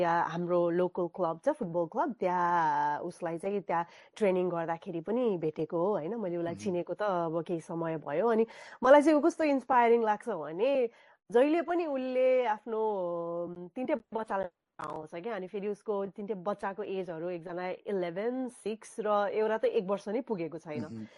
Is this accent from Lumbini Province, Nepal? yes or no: no; Biratnagar, Koshi Province, Nepal; फेरि म विराटनगरमा जन्मेको हुर्केको होइन